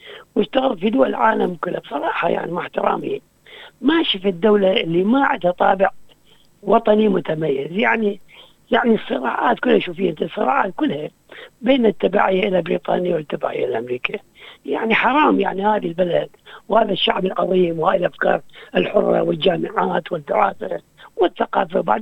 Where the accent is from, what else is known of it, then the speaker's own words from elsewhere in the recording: Iraq; now in Australia; يعني أنا خلفيتي من العراق